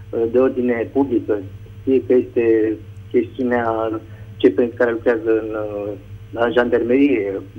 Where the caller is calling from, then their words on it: Târgoviște, Dâmbovița, Romania; din Târgoviște și vreau să vă supun atenției